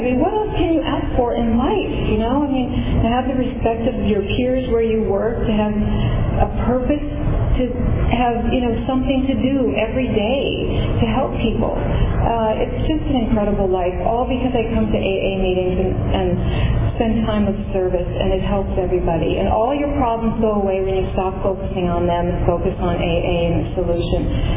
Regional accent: Italy; I'm a girl from Italy.

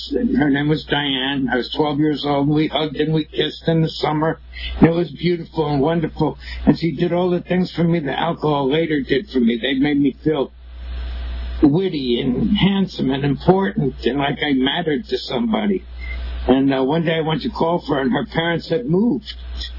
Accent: New York City, New York, United States; born there; I was born in New York City … Back in New York, of course, they probably

